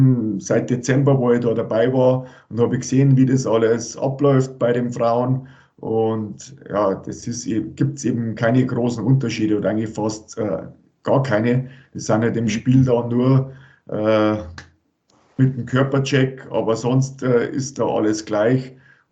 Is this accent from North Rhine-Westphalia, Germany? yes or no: no; Rosenheim, Bavaria, Germany; ich bin aus Rosenheim, da bin ich geboren und habe das Eishockeyspielen gelernt